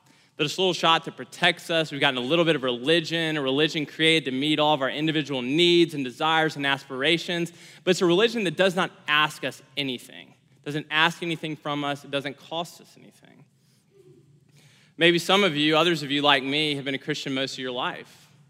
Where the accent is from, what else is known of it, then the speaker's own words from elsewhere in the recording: Memphis, Tennessee, United States; now in Austin, United States; I grew up in Memphis, and now I live in Austin.